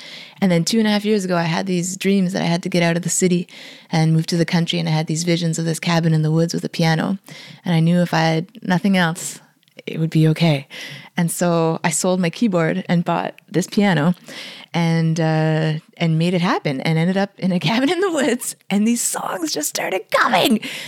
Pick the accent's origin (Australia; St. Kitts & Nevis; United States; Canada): Canada; Montreal, Quebec; Yeah, Montreal. Yeah, born and raised.